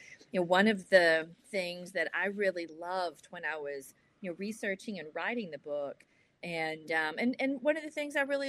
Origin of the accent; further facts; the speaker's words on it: LaGrange, Georgia, United States; I grew up in LaGrange, Georgia, which is an predominantly rural Troup County. It's about an hour and a half south of Atlanta, right on the Georgia-Alabama line.